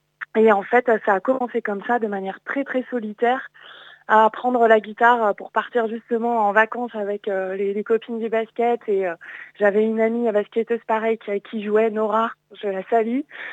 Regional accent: Brittany, France; Mais je suis originaire de Bretagne.

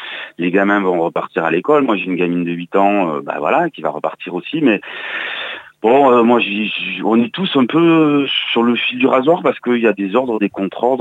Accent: Mont-de-Marsan, Nouvelle-Aquitaine, France; Je suis né à Mont-de-Marsan il y a bientôt 45 ans.

